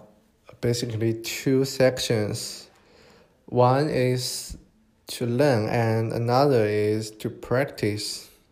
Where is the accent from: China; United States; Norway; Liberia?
China; English is a second language; You know, I come from China and I am experienced to do the test.